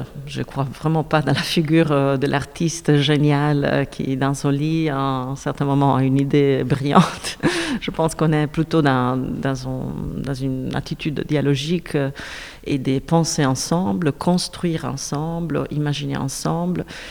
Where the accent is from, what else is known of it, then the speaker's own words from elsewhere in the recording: Italy; now in Belgium; je suis italienne. Quand j'habitais en Italie, je ne me considérais pas italienne. J'étais adoptée par la Belgique en tant qu'italienne, qui est plutôt liée au circuit néerlandophone que francophone. Et je ne parle pas néerlandais.